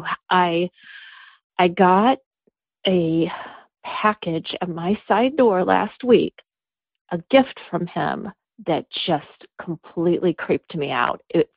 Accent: Indianapolis, Indiana, United States; I'm from Indianapolis and I'm a huge fan.

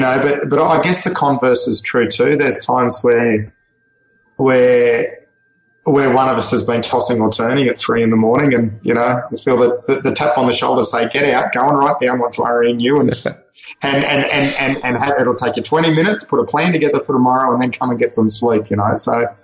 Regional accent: Australia; one of being Aussie

